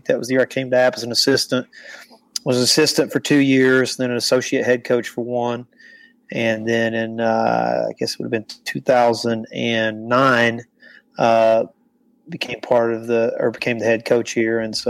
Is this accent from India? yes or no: no; North Carolina, United States; Yeah, I'm local. I grew up in I grew up in Burke County, just right across the Avery County line.